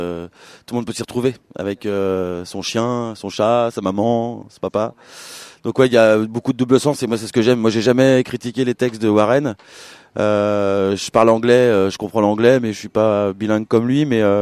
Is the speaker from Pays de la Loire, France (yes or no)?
yes; Nantes, Pays de la Loire, France; Donc, on est nantais, encore une fois.